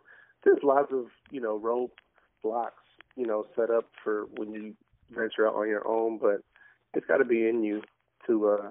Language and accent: English; Connecticut, United States; moved away as an adult; now in Atlanta, United States; I'm originally from Connecticut, but I live in Atlanta now.